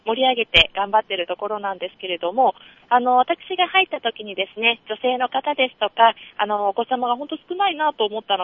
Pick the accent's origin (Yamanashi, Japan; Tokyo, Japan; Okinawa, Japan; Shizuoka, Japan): Tokyo, Japan; 私は東京都ですね。